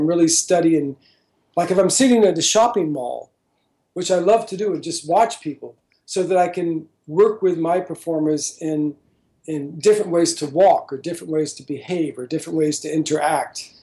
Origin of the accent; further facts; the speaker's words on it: New York City, New York, United States; moved away as an adult; now in Sweden; I live in Sweden now, but I'm from New York City. I've lived in Sweden now almost 13, 14 years, something like that.